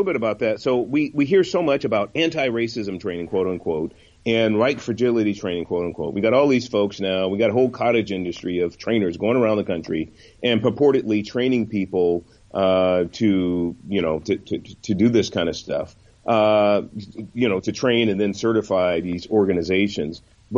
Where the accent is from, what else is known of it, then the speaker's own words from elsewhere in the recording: San Francisco, California, United States; I grew up in San Francisco, basic urbanite, and did all the basic boys in the hood kind of stuff because that was kind of my upbringing.